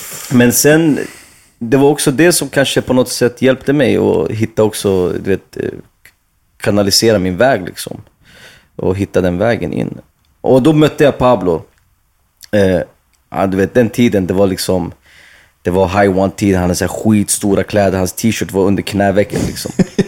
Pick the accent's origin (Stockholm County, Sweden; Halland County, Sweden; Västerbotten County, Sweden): Västerbotten County, Sweden; Skellefteå; also born or lived in Iran; jag är uppvuxen i Skellefteå. Mina föräldrar, de kom från Iran 88. Jag var 2 år. Vi hamnade i Jörn utanför Skellefteå. En kall novemberkväll liksom. Men sen jag växte upp där, gick där hela lågstadiet, mellanstadiet, gymnasiet.